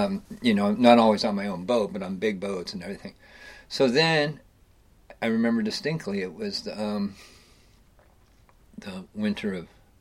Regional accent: Oregon, United States; I grew up in Oregon. I went to high school in Oregon.

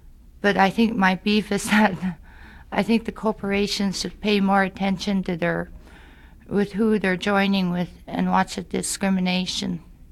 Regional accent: Fort Yukon, Alaska, United States; I was born in Fort Yukon, Alaska, and I grew up in Fort Yukon.

